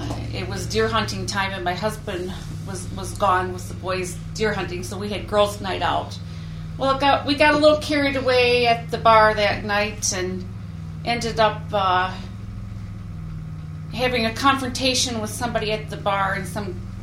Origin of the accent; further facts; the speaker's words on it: Bay City, Michigan, United States; born there; Originally being from Bay City, I came down to the Lansing area in 1980 to go to school at Michigan State University